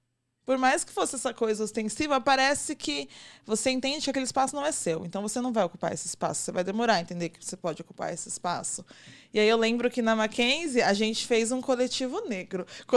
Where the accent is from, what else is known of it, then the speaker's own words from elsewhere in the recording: São Paulo, Brazil; eu sou do extremo leste de São Paulo. Eu cresci no Itaim Paulista. E eu estudei a vida inteira em escola pública.